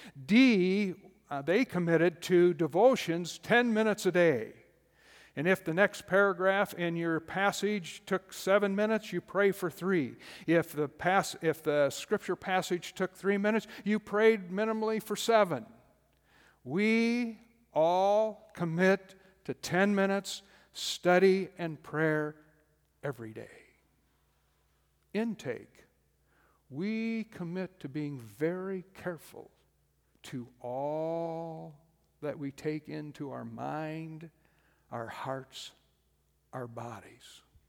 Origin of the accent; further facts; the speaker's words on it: South Dakota, United States; I'm from South Dakota and live 45 minutes to the northwest was a hydroelectric dam, and 45 minutes to the east was a hydroelectric dam.